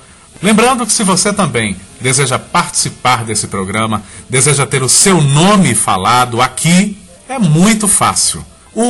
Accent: Sete Lagoas, Minas Gerais, Brazil; eu sou mineiro de Sete Lagoas, eu sou deficiente visual desde que eu nasci, isso é, eu não enxergo.

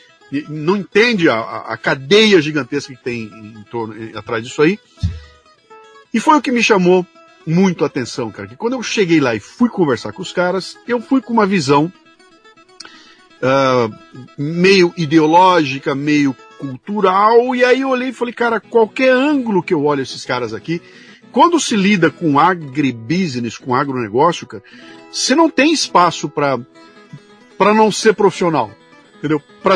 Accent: Bauru, São Paulo, Brazil

